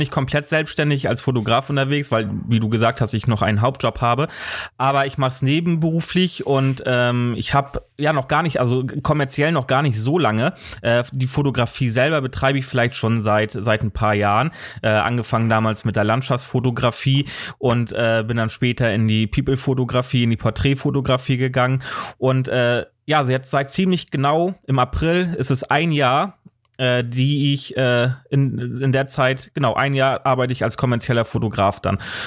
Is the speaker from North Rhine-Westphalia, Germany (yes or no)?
no; Schleswig-Holstein, Germany; ich bin hier in Kiel aufgewachsen oder beziehungsweise ich bin in einem Dorf bei Kiel aufgewachsen und später dann natürlich nach Kiel gezogen und lebe seitdem auch in Kiel